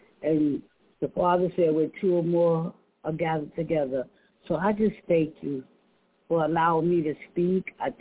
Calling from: Brooklyn, New York, United States; I'm calling from Brooklyn.

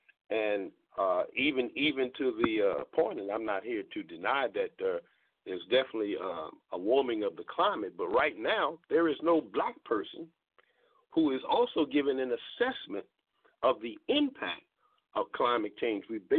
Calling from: Baltimore, Maryland, United States; I'm calling from Baltimore, Maryland.

